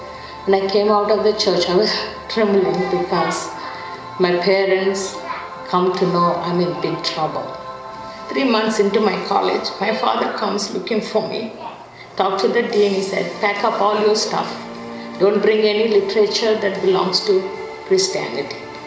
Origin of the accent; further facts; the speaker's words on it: India; English is a second language; I'm from India. I born in a very orthodox family, very strict.